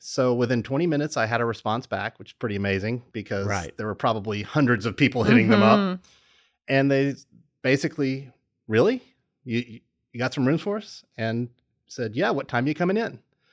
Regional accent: Shreveport, Louisiana, United States; also born or lived in New Orleans, United States; because even though I grew up in Shreveport, I was born in New Orleans.

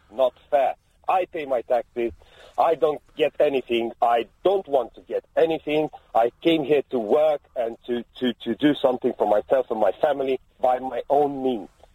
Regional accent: Romania; moved away; I'm an immigrant myself as well for the last 8 years. Mm. I'm from Romania.

